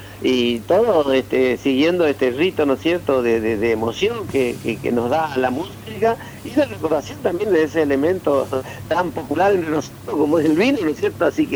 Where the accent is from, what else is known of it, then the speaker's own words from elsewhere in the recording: Argentina; Como pueblo, como argentino